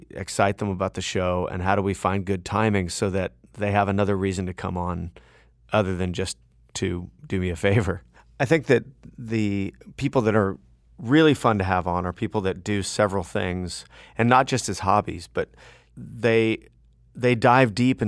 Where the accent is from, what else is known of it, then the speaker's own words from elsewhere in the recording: Fullerton, California, United States; with a call from my hometown of Fullerton, California.